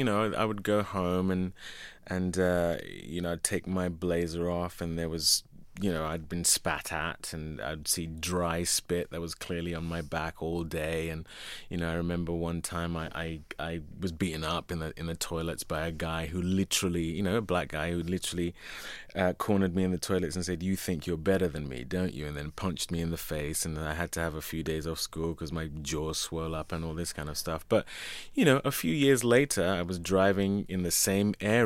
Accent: London, United Kingdom; born or raised there

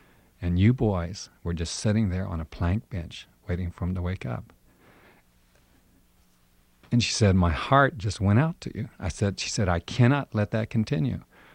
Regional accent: Washington, District of Columbia, United States; They knew that I was from Washington, D.C., and I'd been to the Washington Monument and been to Mount Vernon

